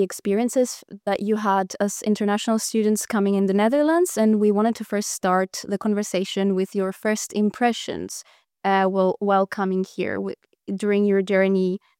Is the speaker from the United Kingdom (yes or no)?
no; Cyprus; Oh, I also wanted to say that I am also an international student and I come from Cyprus.